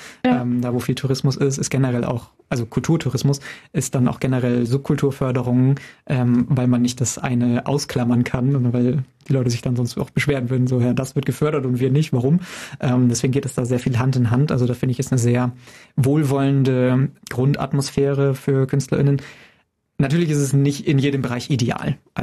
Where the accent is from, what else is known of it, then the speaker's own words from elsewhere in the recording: Ingolstadt, Bavaria, Germany; born there; now in Regensburg, Germany; Ich bin ja gebürtig aus Ingolstadt und dann zum Studium nach Regensburg und dann einfach dort geblieben